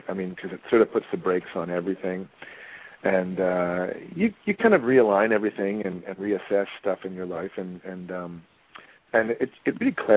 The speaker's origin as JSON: {"language": "English", "country": "Canada", "said": "the thing about being a Canadian actor, of course, is that, you know, no matter what you've done, you've got to reinvent yourself."}